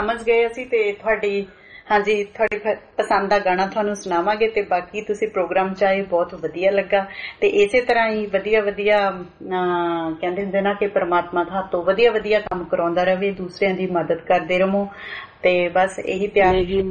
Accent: Jagraon, Punjab, India; ਮੈਂ ਜੀ ਲੁਧਿਆਣੇ ਤੋਂ ਹੀ ਆ, ਵੈਸੇ ਜਗਰਾਉਂ ਤੋਂ ਆ, ਆਪਾਂ ਜਗਰਾਉਂ ਵਾਲੇ ਹੁੰਦੇ ਆ

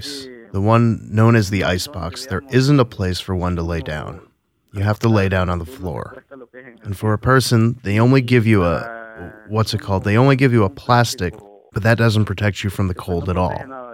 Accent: El Salvador; now in United States; we're from El Salvador. We've been here in the U.S. since September 2015, fleeing from violence.

